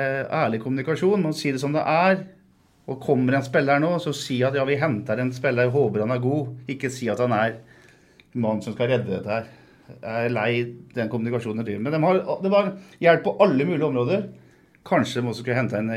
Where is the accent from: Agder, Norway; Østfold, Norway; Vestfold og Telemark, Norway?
Østfold, Norway; Fredrikstad; selv om jeg er fra Fredrikstad.